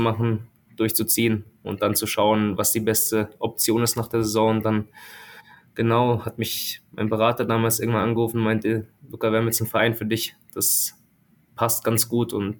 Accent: Freiburg, Baden-Württemberg, Germany; ich bin halt in Freiburg aufgewachsen, was sehr, sehr schön gewesen ist.

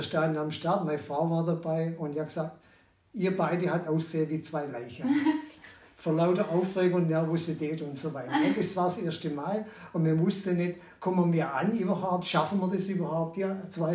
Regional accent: Heilbronn, Baden-Württemberg, Germany; now in Thalheim, Germany; ich komme ja eigentlich aus Heilbronn, nach dem Umzug nach Thalheim habe ich hier wieder angefangen, intensiv wieder zu trainieren

